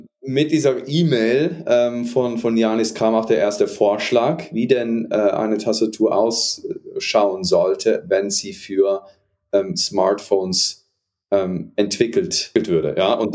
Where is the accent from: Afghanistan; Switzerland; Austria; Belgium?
Switzerland; Basel, Basel-Stadt; komme aus Basel ursprünglich